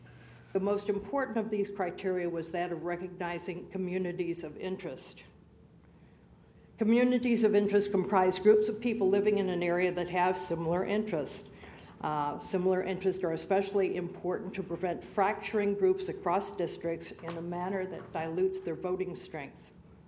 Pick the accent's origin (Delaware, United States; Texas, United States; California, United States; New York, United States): Delaware, United States; Rehoboth Beach; I'm from Rehoboth, the Rehoboth Beach area